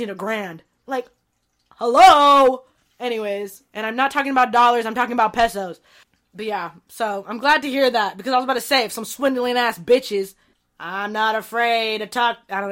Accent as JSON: {"language": "English", "country": "Philippines", "also_born_or_lived": "United States", "said": "I felt so insecure and felt so, like, identity issues about being Filipino, because I feel like I just, like, I'm not Filipino enough"}